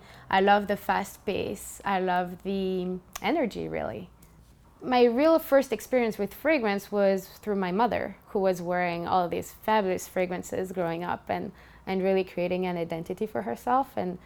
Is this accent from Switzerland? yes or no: yes; Switzerland; I was born and raised in Switzerland. I'm also Greek.